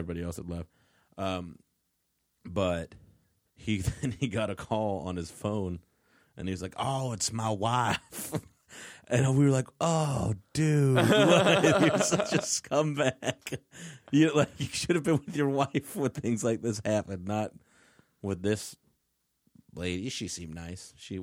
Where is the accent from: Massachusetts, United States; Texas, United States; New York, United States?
Texas, United States; Fort Worth; this is back in my hometown, Fort Worth, Texas.